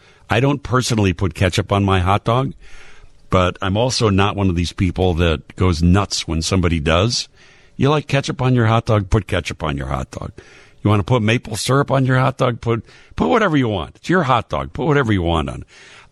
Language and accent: English; Cleveland, Ohio, United States; I grew up in Cleveland.